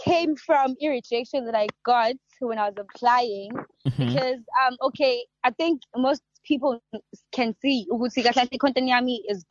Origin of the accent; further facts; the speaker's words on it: Pietermaritzburg, KwaZulu-Natal, South Africa; from Pietermaritzburg. I was born and bred in Pietermaritzburg. Ngifunde Alex High. I matriculated there as well. I'm currently studying at DUT.